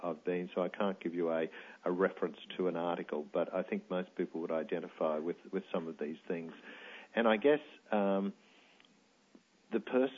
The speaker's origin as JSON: {"language": "English", "town": "Bundaberg", "region": "Queensland", "country": "Australia", "said": "And I guess I come from Bundaberg, where Dr. Patel was committing sins of commission."}